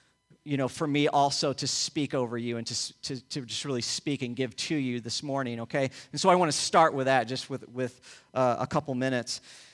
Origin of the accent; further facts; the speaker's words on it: Illinois, United States; I grew up in Illinois, and we would cross that bridge every time we went to St. Louis